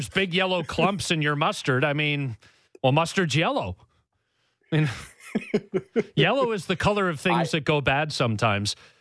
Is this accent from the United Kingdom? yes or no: yes; Scotland, United Kingdom; dude, I'm Scottish. I'm good with it.